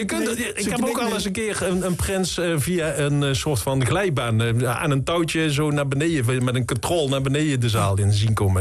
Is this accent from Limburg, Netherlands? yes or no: yes; Venlo, Limburg, Netherlands; we hebben als Venlonaar dus een tweede